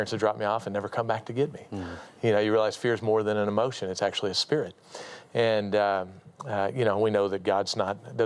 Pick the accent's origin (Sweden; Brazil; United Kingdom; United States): United States; Anchorage, Alaska; So I grew up in Anchorage, Alaska, born and raised up there.